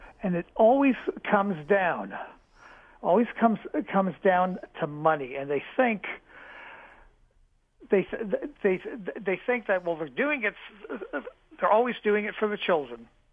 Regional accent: New York City, New York, United States; I grew up in New York City. I still have friends, and I have a few relatives that still live in New York City.

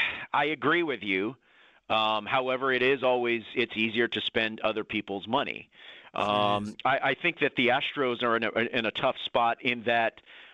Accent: Houston, Texas, United States; you're talking to someone that was born and raised in Houston and lived and died through all the terrible things that have gone in Houston sports history.

